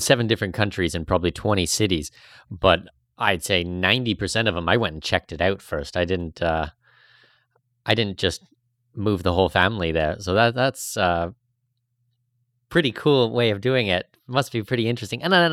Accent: Canada; And, you know, I'm Canadian, you're Australian.

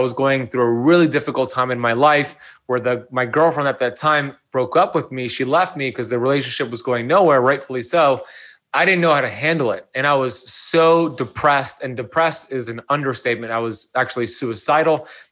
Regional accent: Miami Beach, Florida, United States; So my story is that I grew up here in Miami Beach, Florida, where I still currently live. Beautiful Miami Beach, Florida. My parents immigrated here from Iran in the 1970s.

